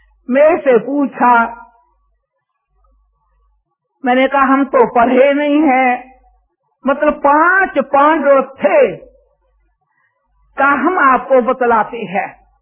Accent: India; also born or lived in Japan; लेकिन मैं भी जापान में पैदा हुई।

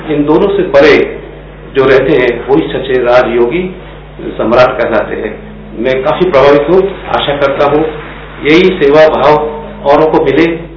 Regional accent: Boisar, Maharashtra, India; मैं बोईसर थाना स्थित महाराष्ट्र का रहने वाला हूँ।

